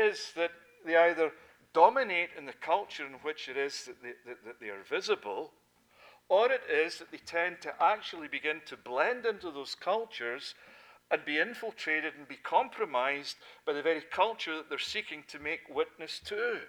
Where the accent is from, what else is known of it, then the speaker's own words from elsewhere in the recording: Scotland, United Kingdom; And me being a Scotsman